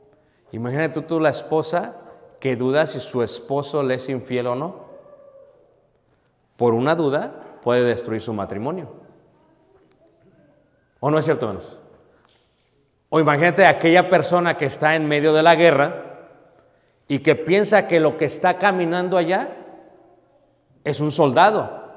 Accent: Mexico City, Mexico; Crecí en Ciudad de México, hermanos. En el ambiente, en el baile, entre las drogas, en la bebida, entre los amigos. O sea, yo ahí crecí.

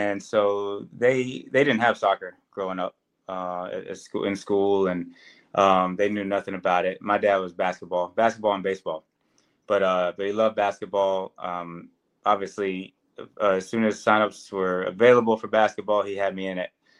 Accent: North Carolina, United States; Growing up in North Carolina, there weren't many of us. Every team that I played on, I was the only African American to be on the team.

